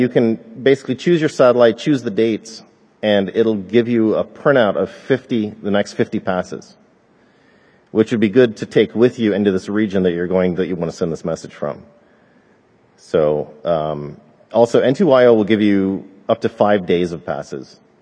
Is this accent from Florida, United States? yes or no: yes; Florida, United States; In fact, I'm from Florida, Central Florida, and I routinely get packets coming in from Canada, Mexico, Cuba even, from Florida.